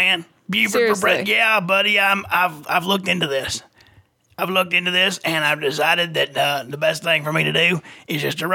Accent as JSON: {"language": "English", "country": "United States", "tie": "born there", "said": "Seriously, and I was born in the United States and everything, just like it said."}